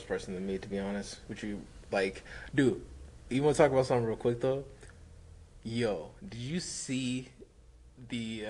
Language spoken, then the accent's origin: English; Houston, Texas, United States; We're both from Houston. Both went to Notre Dame. Now we're both on to other things. I'm back in the city going to business school at Texas Southern University.